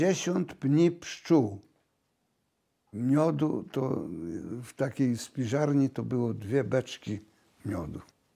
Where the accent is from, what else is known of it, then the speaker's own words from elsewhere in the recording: Khvoyanka, Rivne Oblast, Ukraine; urodziłem się na Wołyniu 26 maja 1932 roku. Pochodzę z Chwojanki, gmina Ludwipol, powiat Kostopol. Miejscowość to była wioska, taka gdzieś, ja wiem, około 50 chyba numerów. Dom był jeden z lepszych we wsi